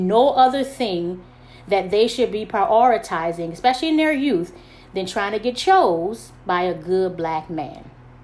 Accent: Southern US, United States; I grew up in the Bible Belt South as a little black girl with two lower middle class parents who was raised as a strict Seventh-day Adventist

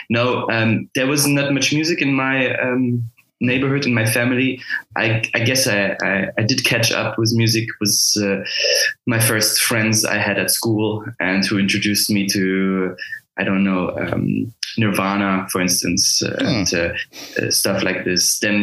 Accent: France; also born or lived in Germany; I was actually born in Germany, but I grew up in France and Germany. So I'm actually a cultural person. We call it European identity here. I grew up at the French-German border

